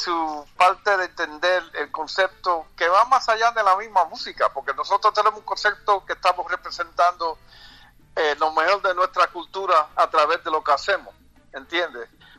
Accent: New York City, New York, United States; now in Los Angeles, United States; porque estoy viviendo en Los Ángeles, aunque soy de Nueva York y vivo y estoy en Nueva York muy a menudo

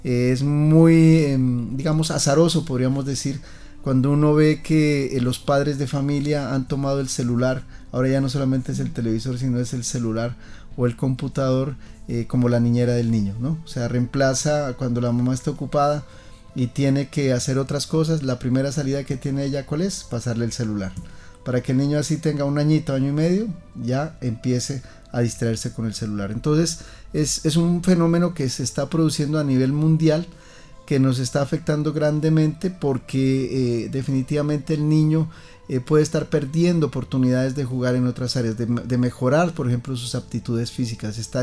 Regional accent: Colombia; nosotros como colombianos tenemos que empezarlas a resolver.

